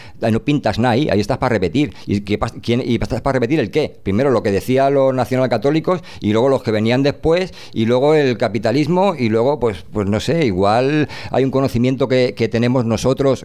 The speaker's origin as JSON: {"language": "Spanish", "country": "Spain", "said": "te das cuenta de que curramos muy bien, que realmente aquí el currante español"}